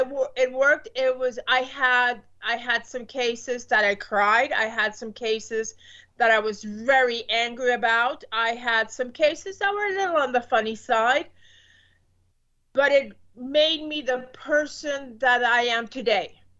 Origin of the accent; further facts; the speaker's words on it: Puerto Rico; Well, I am from Puerto Rico.